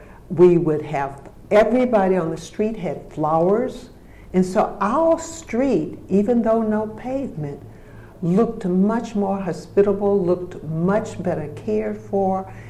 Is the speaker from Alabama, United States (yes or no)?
yes; Birmingham, Alabama, United States; also born or lived in Shiloh; Okay, I was born in Shiloh, S-H-I-L-O-H, Alabama. And that was a rural section where my grandparents had a huge farm. So I knew something about farming. But I actually grew up in Birmingham, Alabama, and went to elementary school there and to high school.